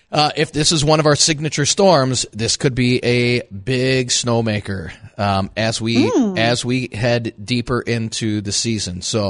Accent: Chicago, Illinois, United States; I remember growing up in Chicago and listening to those two on WGN.

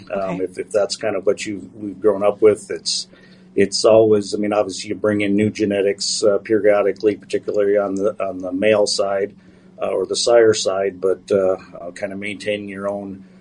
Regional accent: Carrington, North Dakota, United States; So I grew up in North Dakota, just south of Carrington, on a ranch.

